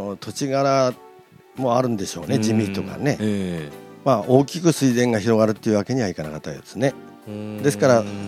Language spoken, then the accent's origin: Japanese; Hokkaido, Japan; で私も小さい時にですね、今先ほど言いました本村の方、アサリの線路沿いに生まれ育ったんですよ。